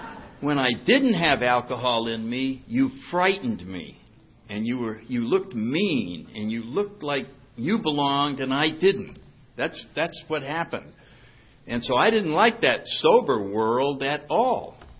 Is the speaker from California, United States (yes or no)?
no; New Haven, Connecticut, United States; I grew up in Connecticut, in New Haven, and... seemed like a pretty normal childhood